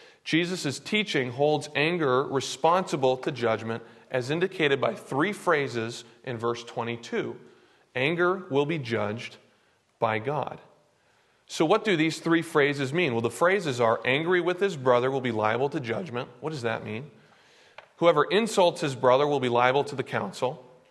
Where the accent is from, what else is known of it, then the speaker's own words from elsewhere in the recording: Boston, Massachusetts, United States; I was familiar with him because he played for my hometown team, the Boston Red Sox.